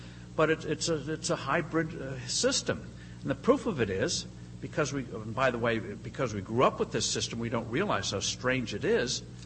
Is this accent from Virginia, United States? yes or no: no; New Jersey, United States; I come from New Jersey. We have crazy regulations there